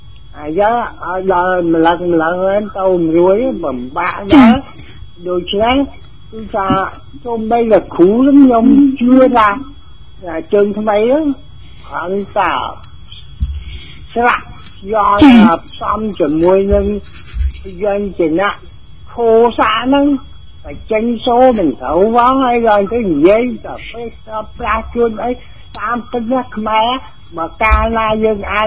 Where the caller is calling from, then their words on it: Kampong Speu, Cambodia; ខ្ញុំមកពីកំពង់ស្ពឺមកមក